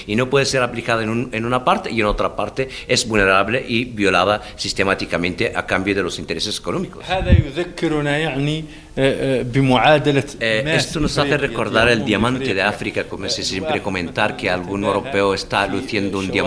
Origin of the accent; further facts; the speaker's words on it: Western Sahara; Nosotros como pueblo saharaui somos los primeros que entendemos